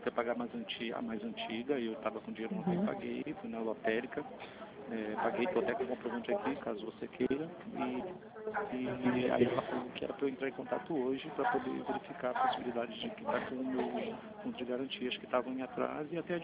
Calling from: Rio de Janeiro, Brazil; É Rio de Janeiro, capital.

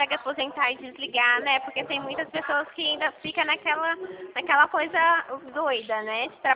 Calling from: São Paulo, Brazil

